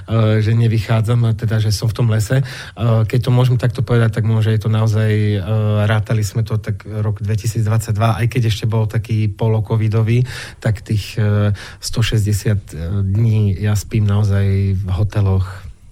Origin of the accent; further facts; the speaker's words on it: Košice, Košice Region, Slovakia; Narodil som sa v Košiciach, som Košice šaca, študoval som v Košiciach, som hrdý východniar.